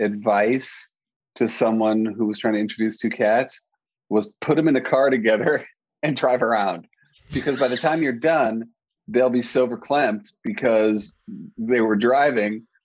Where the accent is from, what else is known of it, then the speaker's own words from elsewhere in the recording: New York, United States; I'm a New Yorker and I will find you a litter of kittens.